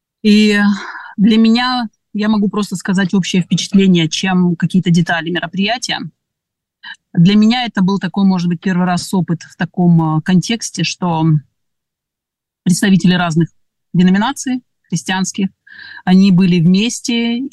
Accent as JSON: {"language": "Russian", "town": "Kaliningrad", "region": "Kaliningrad Oblast", "country": "Russia", "said": "Я сама из Калининграда, из калининградского пропства."}